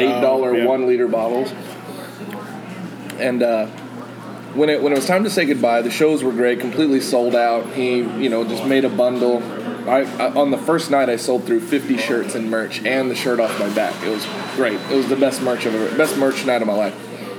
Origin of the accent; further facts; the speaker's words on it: Tahoka, Texas, United States; born there; I was born near Lubbock in the Panhandle, Tahoka, Texas, like 3,000 people.